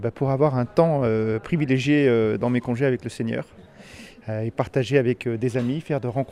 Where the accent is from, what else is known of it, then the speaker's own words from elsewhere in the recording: Paris, Île-de-France, France; je viens de Paris et je suis à la paroisse de la Sainte Trinité à Paris.